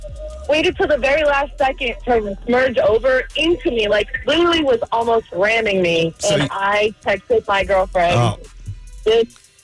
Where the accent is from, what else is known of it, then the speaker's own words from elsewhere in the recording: Hammond, United States; I'm from Hammond.